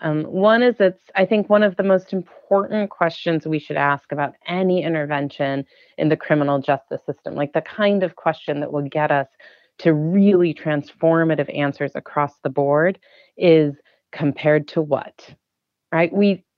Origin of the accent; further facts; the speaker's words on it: Chicago, Illinois, United States; So I grew up in Chicago in the 80s and early 90s